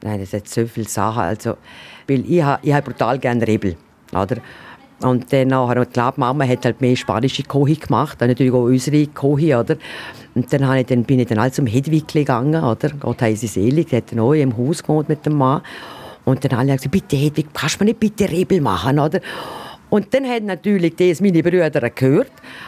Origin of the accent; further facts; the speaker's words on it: Triesen, Liechtenstein; lebe eigentlich schon 58 Jahre in Tresa. Stolze Tresnerin, besser gesagt eine spanische Tresnerin, das ist mein Daheim und meine Gemeinde